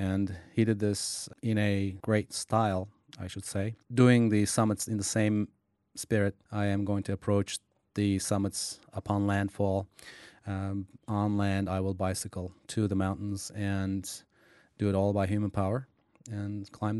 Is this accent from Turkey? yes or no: yes; Turkey; also born or lived in Cyprus; now in Seattle, United States; I was born in Cyprus, raised in Turkey, and moved to the United States in 1986. I now live in Seattle, Washington.